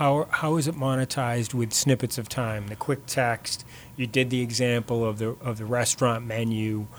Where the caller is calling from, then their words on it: Framingham, Massachusetts, United States; I am calling from Framingham, Massachusetts